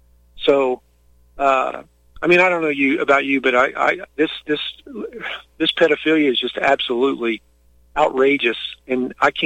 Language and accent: English; Midwest, United States; although I come from the Midwest, the belt buckle of the Bible Belt, the same town that John Ashcroft is from, by the way.